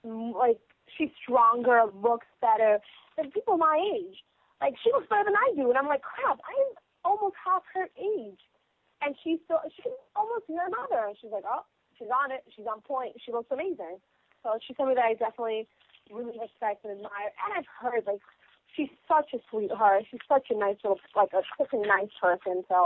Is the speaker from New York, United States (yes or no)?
yes; New York, United States; you know, I'm from New York. You know, we party here when we're young.